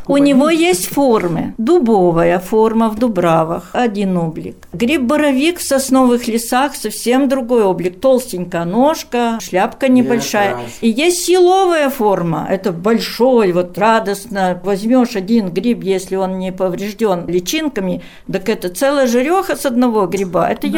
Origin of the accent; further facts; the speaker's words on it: Ukraine; born there; Я родилась на Украине, в лесостепи, но лес люблю с самого-самого раннего детства